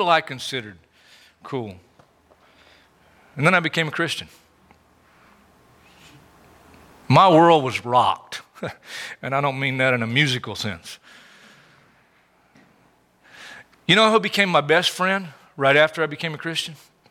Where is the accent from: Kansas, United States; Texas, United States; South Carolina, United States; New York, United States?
South Carolina, United States; Now, people call me a redneck, but to be very technical, where I grew up in South Carolina, I was not a redneck